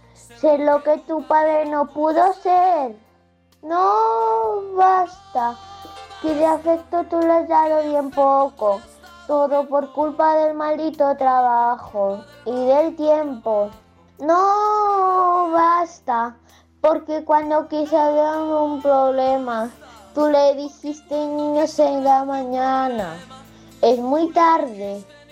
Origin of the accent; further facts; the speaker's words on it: Vic, Catalonia, Spain; soy de Vic.